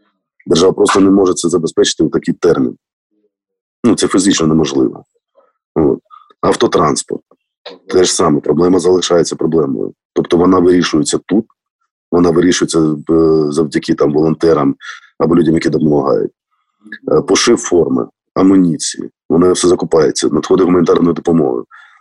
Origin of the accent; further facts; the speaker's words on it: Dnipro, Dnipropetrovsk Oblast, Ukraine; ті люди, які знаходяться в центральній частині України, в моєму рідному Дніпрі